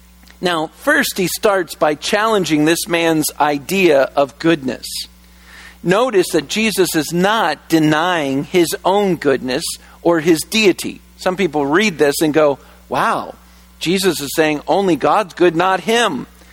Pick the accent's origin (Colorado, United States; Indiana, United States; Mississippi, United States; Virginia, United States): Virginia, United States; If you grew up in church, I grew up in church in Virginia